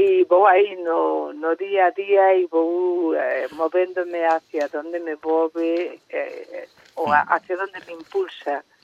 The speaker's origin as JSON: {"language": "Galician", "town": "Caión", "region": "Galicia", "country": "Spain", "said": "E ali no mar, en Caión, en concreto, na miña terra, pois son francamente fermosas."}